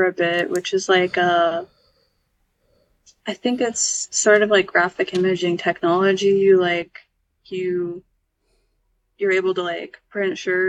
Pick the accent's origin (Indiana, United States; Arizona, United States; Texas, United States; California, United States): Indiana, United States; Crown Point; also born or lived in Valparaiso, United States; So I grew up in Valpo until I was like 8 with my sibling, my younger sibling. And then my parents got divorced and we moved to Crown Point.